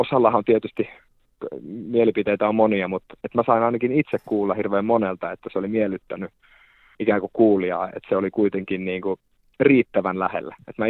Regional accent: Laukaa, Central Finland, Finland; se oli mielenkiintoista aikaa Laukaassa, mistä mä olen kotoisin Keski-Suomesta

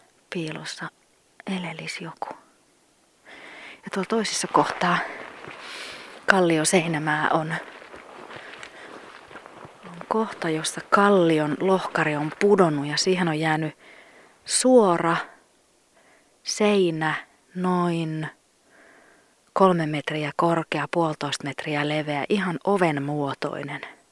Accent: Helsinki, Uusimaa, Finland; mä oon eteläsuomalainen, mä oon helsinkiläinen

